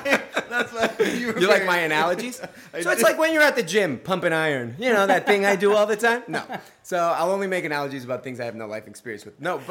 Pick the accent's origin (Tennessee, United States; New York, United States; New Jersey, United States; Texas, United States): Texas, United States; Houston; also born or lived in Mexico City, Mexico; I was born in Mexico City. Okay, but when I was two, I moved to Houston.